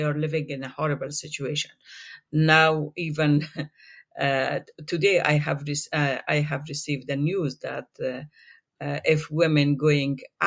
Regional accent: Afghanistan; I am from Afghanistan.

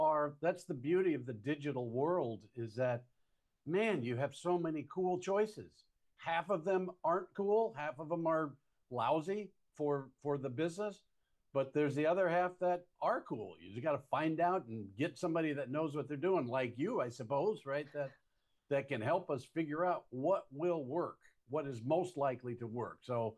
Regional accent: Midwest, United States; I grew up in the Midwest. I kind of talk about real things, real people, real events, not these lofty things.

